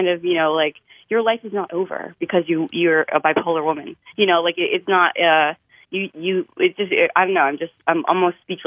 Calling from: Danby, United States; I'm calling from Danby.

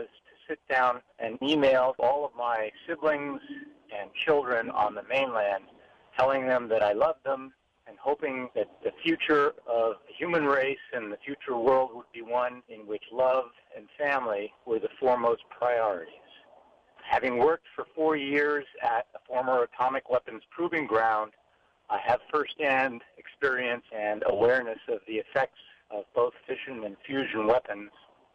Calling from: Honolulu, Hawaii, United States; I'm calling from Nu'uanu.

